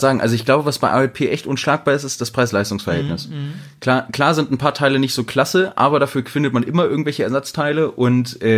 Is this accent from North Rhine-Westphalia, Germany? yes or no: no; Wedemark, Lower Saxony, Germany; Nicht nur in Hannover, viel geiler, in der Wedemark und sogar in dem Ort, wo ich aufgewachsen bin.